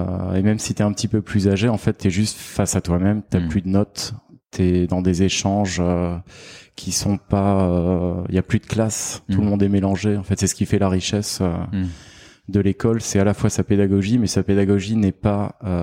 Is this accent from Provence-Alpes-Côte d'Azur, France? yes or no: yes; Aix-en-Provence, Provence-Alpes-Côte d'Azur, France; moved away as an adult; now in Paris, France; Je suis né à Aix-en-Provence, donc je suis un sudiste comme on dit.